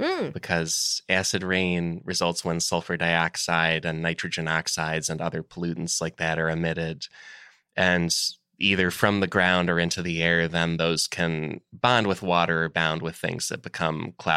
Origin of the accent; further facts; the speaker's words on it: Ireland; For the Irish, they'd do it. Yeah. Even though it would look extremely polluted, it's like, it's fun. We're Irish.